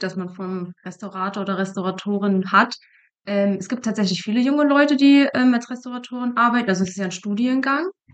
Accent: Nordhausen, Thuringia, Germany; now in Fulda, Germany; Ich komme ursprünglich aus Nordhausen, aber wohne seit 2019 in Fulda, also in der Nähe von Fulda.

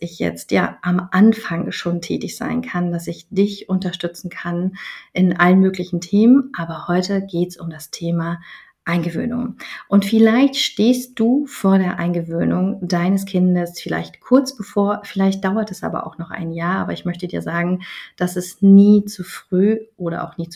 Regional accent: East Germany, Germany; Ich bin ja ein Kind der DDR, ich bin in den 80ern geboren

